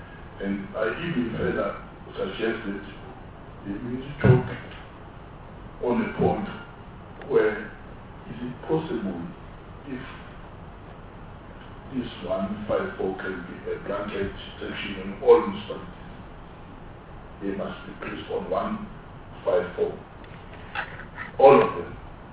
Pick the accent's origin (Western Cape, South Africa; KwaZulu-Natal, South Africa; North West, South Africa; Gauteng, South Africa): KwaZulu-Natal, South Africa; I'm saying this because I'm coming from KwaZulu-Natal.